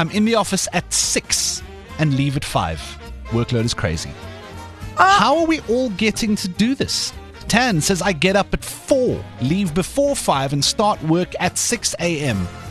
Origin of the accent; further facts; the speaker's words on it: South Africa; Because it feels like, as a South African, if you want to get anything done before work in the morning, if you want to catch a workout, and drop kids at school, you are up in the 4s.